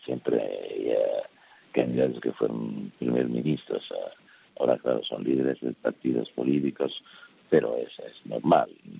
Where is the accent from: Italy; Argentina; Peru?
Italy; Yo creo que hay que hacer muchas cosas en mi país